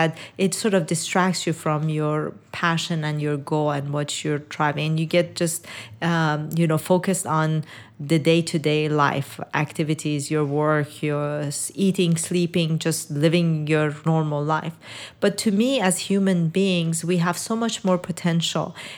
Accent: Iran; I was born in Iran and raised in Iran.

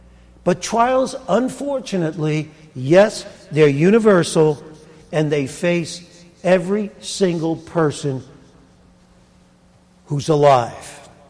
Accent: New York, United States; if one thing I know about being a New Yorker is that New Yorkers have strong personalities.

